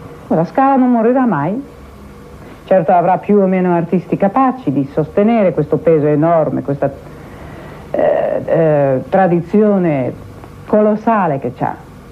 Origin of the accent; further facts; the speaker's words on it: Greece; Sono greca per quello che sono fatalista